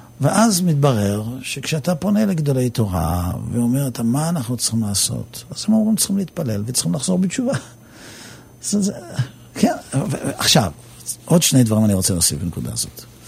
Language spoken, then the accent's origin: Hebrew; Netanya, Central District, Israel; נתניה אני מכיר כי את כף ידי, אני גדלתי שם.